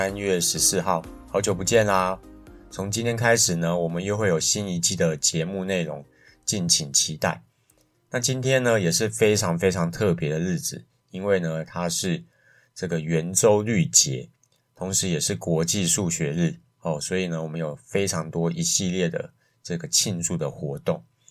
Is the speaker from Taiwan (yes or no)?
yes; Taiwan; 所以也就是我们台湾人常常用来的一个这个深情告白的密码，就是我爱你一生一世。